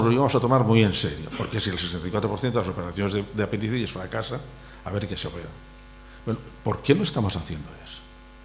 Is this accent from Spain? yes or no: yes; Toledo, Castilla-La Mancha, Spain; La primera la sitúo en Toledo, porque soy de Toledo